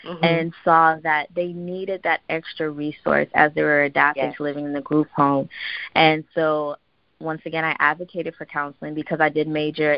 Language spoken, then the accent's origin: English; Saint Croix, U.S. Virgin Islands; moved away as an adult; now in New Orleans, United States; Sure. So I was born and raised on St. Croix in the U.S. Virgin Islands.